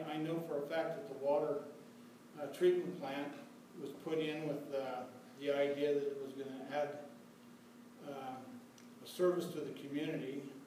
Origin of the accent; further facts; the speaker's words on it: Fernley, Nevada, United States; Fernley is my hometown, and Fernley has been the hometown for my family since 1914. My family was one of the first homesteaders in the area here, and I can remember growing up here